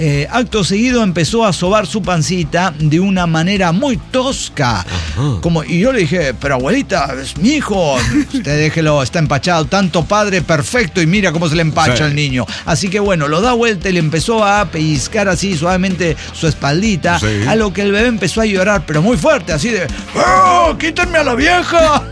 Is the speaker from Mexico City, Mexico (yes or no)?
no; Oaxaca, Mexico; Recuerdo cómo me curaron de espanto. En mi pueblo, en Oaxaca.